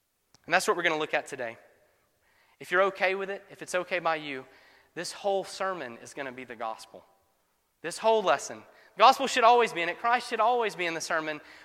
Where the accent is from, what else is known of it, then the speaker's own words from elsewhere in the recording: Grenada, Mississippi, United States; it's a small enough town like my hometown of Grenada. A lot of old South towns like my hometown had a club, a group, a society called Cotillion.